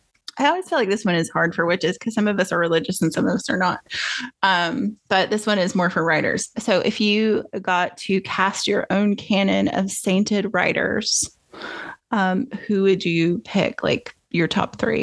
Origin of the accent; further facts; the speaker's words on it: Tennessee, United States; Especially I'm from East Tennessee too. So she's a local saint already.